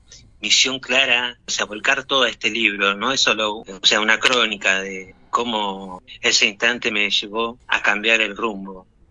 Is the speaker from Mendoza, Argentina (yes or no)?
no; Las Flores, Buenos Aires Province, Argentina; cada vez que vuelvo ahí a Las Flores, obviamente, es mi ciudad natal y siempre estoy ahí